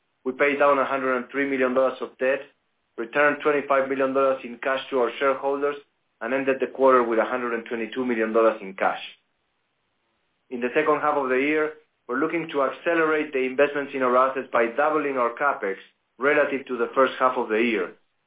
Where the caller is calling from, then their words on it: Bogotá, Bogotá Capital District, Colombia; We're connecting from Bogotá, Colombia, with our team to report on our business performance and second quarter results.